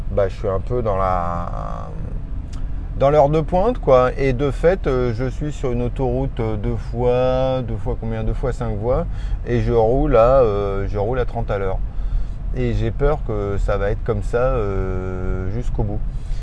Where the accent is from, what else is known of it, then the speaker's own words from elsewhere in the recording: France; accent: French; plus je suis fatigué, moins je parle bien anglais. En particulier, plus mon accent devient de plus en plus sexy, frenchy